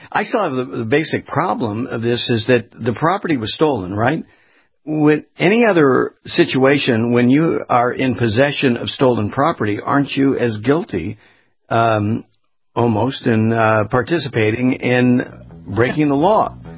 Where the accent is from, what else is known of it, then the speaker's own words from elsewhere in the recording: Los Angeles, California, United States; I was born and raised in Los Angeles.